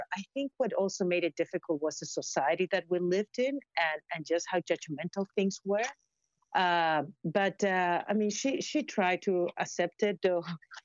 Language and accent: English; Peru; growing up in Peru, in the 80s, there was a lot of uncertainty.